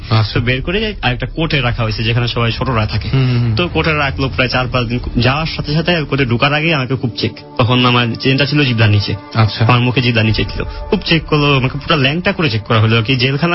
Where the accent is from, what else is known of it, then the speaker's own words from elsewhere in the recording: Bangladesh; বাঙালি আমি একজনই ছিলাম ওখানে।